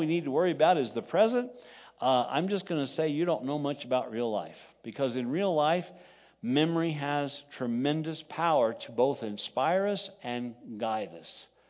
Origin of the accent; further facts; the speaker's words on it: Texas, United States; also born or lived in New Mexico; I grew up in Texas and southern New Mexico, and so remember the Alamo was a pretty big deal there